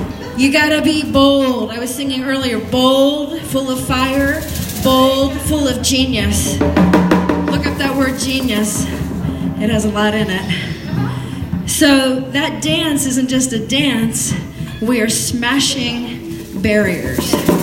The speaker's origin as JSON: {"language": "English", "region": "Massachusetts", "country": "United States", "said": "That's why I'm here from Massachusetts, because you guys are smashing it up."}